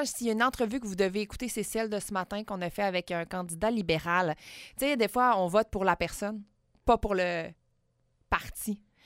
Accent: Quebec, Canada; je suis de la Chaudière.

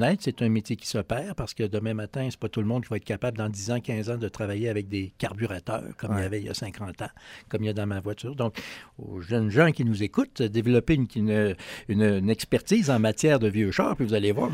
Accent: Quebec, Canada; chez nous au Québec.

